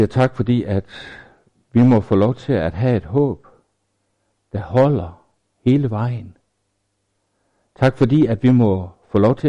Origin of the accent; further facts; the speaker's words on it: Jutland, Denmark; jeg er jyde.